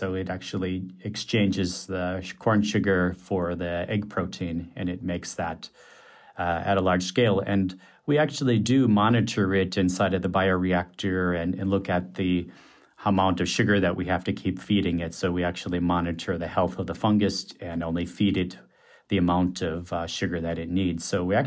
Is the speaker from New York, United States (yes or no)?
no; Wisconsin, United States; to be able to produce this wonderful egg product back in my home state.